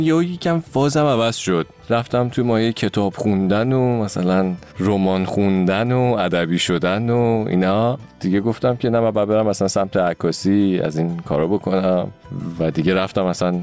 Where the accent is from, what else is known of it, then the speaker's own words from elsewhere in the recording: Isfahan, Iran; born there; من اصفهان به دنیا اومدم.